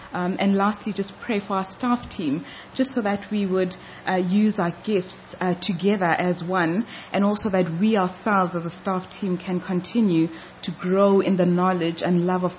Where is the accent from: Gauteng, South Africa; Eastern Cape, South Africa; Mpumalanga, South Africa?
Gauteng, South Africa; Daveyton; born there; also born or lived in England; I'm originally from South Africa. And I was born in a township called Daveyton there